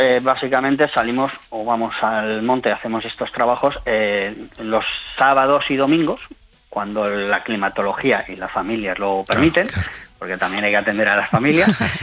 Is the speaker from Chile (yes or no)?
no; Amorebieta, Basque Country, Spain; precisamente en mi pueblo, en Amorebieta.